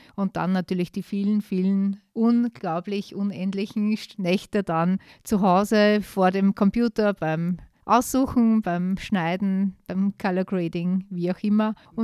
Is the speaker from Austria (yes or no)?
yes; Heiligenstein, Lower Austria, Austria; Ich bin in der Kellergasse aufgewachsen, Heiligensteiner Warte.